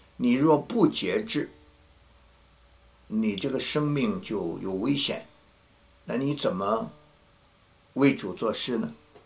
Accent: North China, China; 那兄弟我就是北方人，所以吃饭喜欢吃面啊，我有许多喜欢吃的东西。

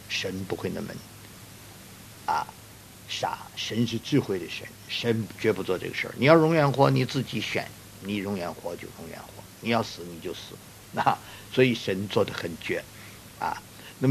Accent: China; 我们中国人讲君子报仇三年不晚

